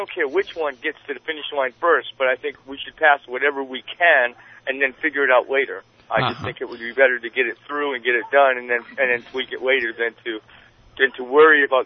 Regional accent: Maine, United States; I mean, even my home state of Maine has legalized some small amounts of recreational marijuana

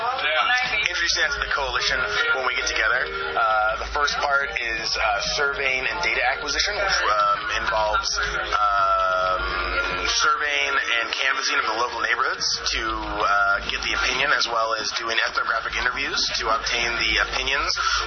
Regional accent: Santa Cruz, California, United States; I was born and raised in Santa Cruz. I was born over on Frederick Street, the old Dominican, and then grew up from 32nd Avenue out to Aptos, over to Paso Tiempo, and then back down into Midtown.

